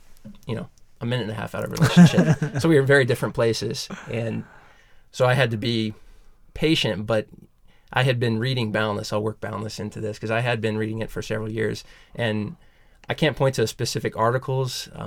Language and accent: English; Missouri, United States; I went back to my home state of Missouri